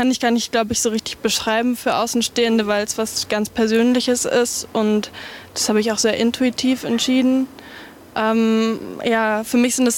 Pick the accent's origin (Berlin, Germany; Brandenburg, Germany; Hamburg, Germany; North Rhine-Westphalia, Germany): Brandenburg, Germany; Genau, der Ort in Brandenburg ist mein Heimatort, wo ich aufgewachsen bin.